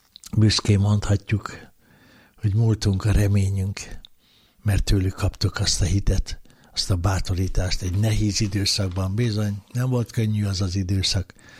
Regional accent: Budapest, Hungary; born or raised there

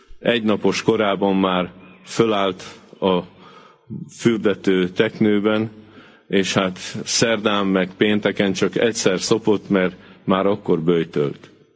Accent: Debrecen, Hajdú-Bihar, Hungary; ott, ahonnan én jövök, Debrecenben ott elég kevés van.

